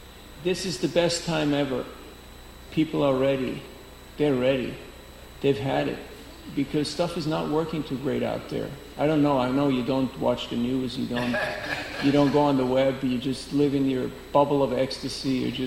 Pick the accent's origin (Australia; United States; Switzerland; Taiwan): Switzerland; "I'm from Switzerland. I came here to meet all the nice people. Do you qualify?"